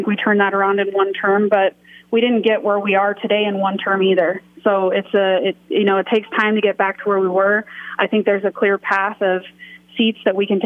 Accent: Nevada, United States; I mean, growing up in Nevada, I know a ton of people who do pretty well in this state financially

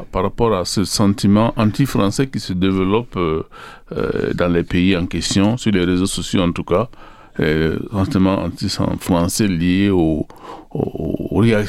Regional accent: Burkina Faso; now in France; tu m'as invité en tant que Burkinabé de façon large

